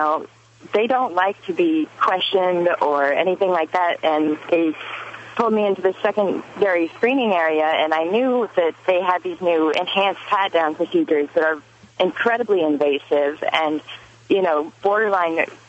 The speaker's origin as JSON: {"language": "English", "town": "Portland", "region": "Oregon", "country": "United States", "lives_now": "Keene, United States", "said": "I'm originally from Portland, Oregon, but I moved to Keene, New Hampshire to join the Free State Project"}